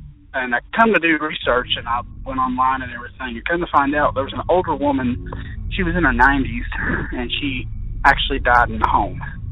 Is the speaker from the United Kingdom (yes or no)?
no; Kentucky, United States; I'm from Kentucky.